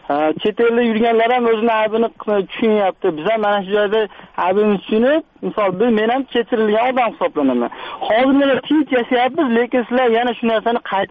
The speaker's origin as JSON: {"language": "Uzbek", "town": "Andijan", "region": "Andijan Region", "country": "Uzbekistan", "tie": "born there", "said": "1986-yil tug'ilganman, Andijon shahrida, Cholguzarda yashayman."}